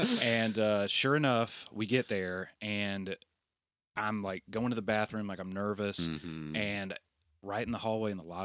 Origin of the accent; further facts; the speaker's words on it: Wetumpka, Alabama, United States; Well, I grew up in Wetumpka, Alabama, which is about an hour and a half outside of there.